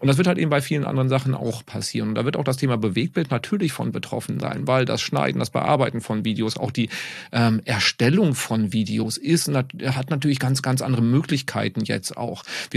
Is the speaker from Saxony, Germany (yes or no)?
no; North Rhine-Westphalia, Germany; Doch, ich komme aus dem Sauerland